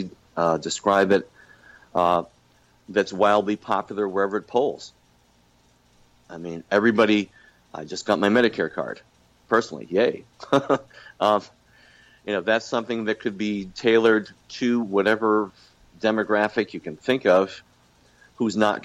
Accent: New York, United States; I'm from the Mohawk Valley. The Mohawk Valley is economically devastated

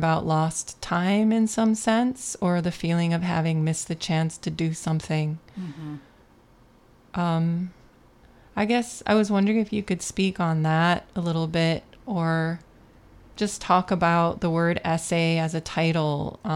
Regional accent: Buffalo, New York, United States; And for me, growing up in Buffalo, so I have this background of like the smaller city art scene

